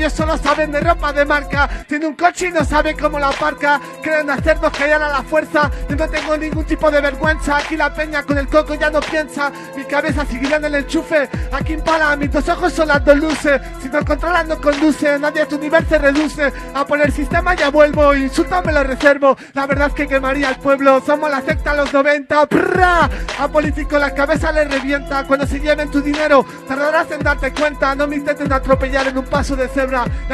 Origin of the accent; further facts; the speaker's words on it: Morocco; ¿sabes? Soy marroquí.